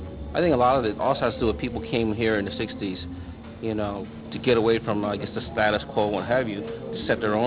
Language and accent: English; San Francisco, California, United States; because I was born and raised in Chinatown.